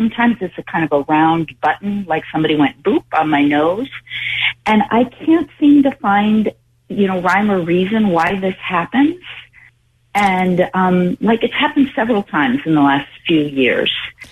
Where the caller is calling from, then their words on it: Santa Cruz, California, United States; from Santa Cruz.